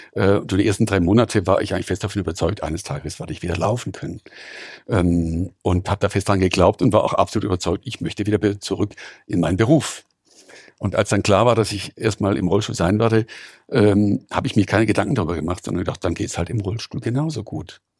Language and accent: German; Weingarten, Baden-Württemberg, Germany; wir haben in dieser Zeit auch gemeinsam in meiner Heimatstadt Weingarten viel entwickelt